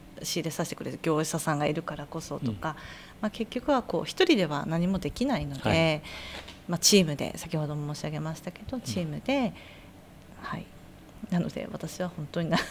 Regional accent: Hakodate, Hokkaido, Japan; born there; 私も函館生まれですので

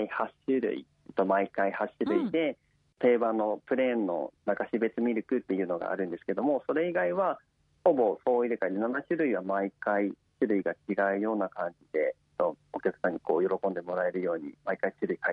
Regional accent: Yamagata, Japan; 出身は実は北海道じゃなくて山形県なんです。

